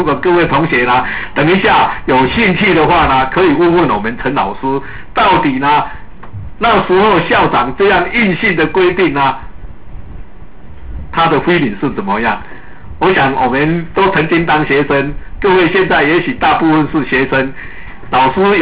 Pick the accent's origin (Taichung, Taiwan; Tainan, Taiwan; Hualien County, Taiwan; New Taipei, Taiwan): Tainan, Taiwan; 我是陆族出身的，我在台南长大，那现在有机会我到国科会来工作。